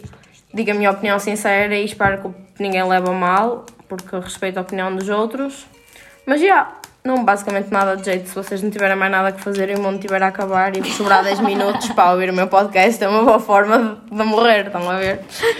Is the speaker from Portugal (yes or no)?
yes; Porto, Portugal; Eu tenho 18 anos. E sou do Porto, obviamente.